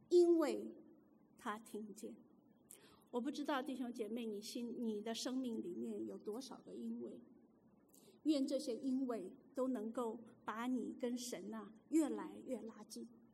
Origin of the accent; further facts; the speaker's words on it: China; 如果换了今天我们中国人呢，如果儿子全部死了，我们会怎么样子想？